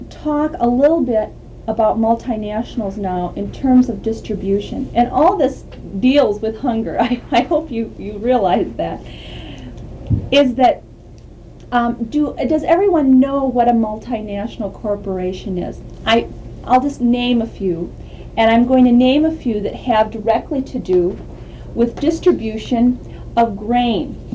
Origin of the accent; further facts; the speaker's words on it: South Dakota, United States; Well, we come from South Dakota